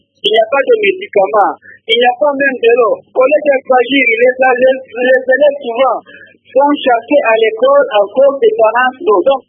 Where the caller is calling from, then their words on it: Bukavu, South Kivu, DR Congo; Hein? J'appelle depuis la ville de Bukavu.